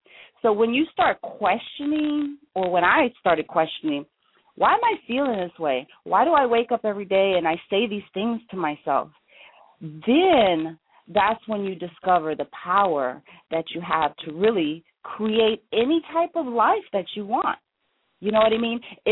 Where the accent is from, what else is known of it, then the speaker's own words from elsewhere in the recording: New York, United States; see, I'm from New York, so I rode a lot of trains in the city.